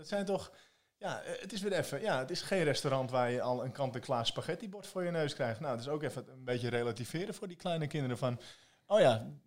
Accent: Netherlands; zo nuchter als wij zijn als Hollanders

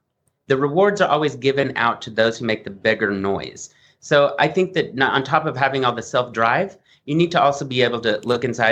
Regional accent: Oklahoma, United States; I'm from Oklahoma. You can't tell because I had a dialect coach work that out, get that twang out because that just sounds uh-uh.

